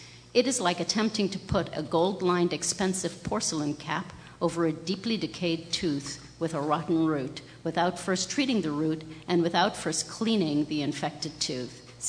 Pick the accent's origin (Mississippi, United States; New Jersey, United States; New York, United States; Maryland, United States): New York, United States; New York City; As I said before, I'm a New Yorker. I'm from Ground Zero.